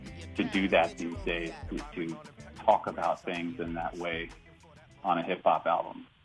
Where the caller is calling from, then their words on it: Iowa, United States; I'm calling in from Iowa